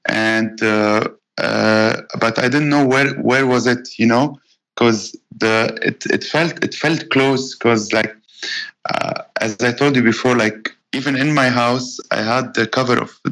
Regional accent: Lebanon; living in Lebanon, like, or being born and raised in Lebanon

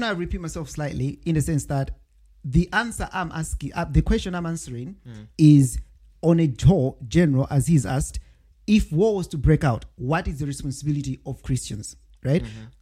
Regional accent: United Kingdom; I'm British. This land is ours.

